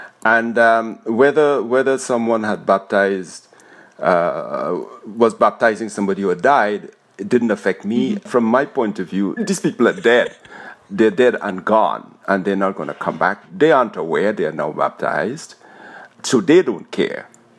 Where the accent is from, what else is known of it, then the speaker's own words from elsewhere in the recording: Trinidad & Tobago; born there; I am your dad, the father of Adiel. I was born in Trinidad. I am now, I'm going to be 73 years old in the next few weeks.